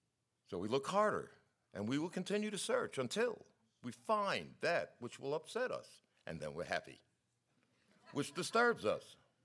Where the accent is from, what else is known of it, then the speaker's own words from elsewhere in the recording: Brooklyn, New York, United States; I know holy. I know hell. I'm from Brooklyn.